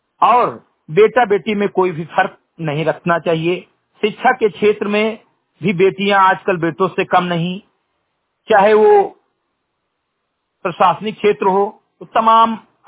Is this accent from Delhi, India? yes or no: no; Katehi, Uttar Pradesh, India; ग्राम सभा समिति कटेही विकासखंड मेंदुरवा जनपद बहराइच का मूल निवासी हूं